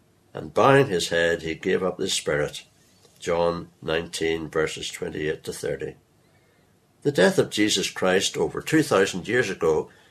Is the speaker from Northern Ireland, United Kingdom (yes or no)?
yes; Lisburn, Northern Ireland, United Kingdom; also born or lived in South Africa; Although I am from Lisburn, our last home in South Africa was in a rural area quite similar to Strahd.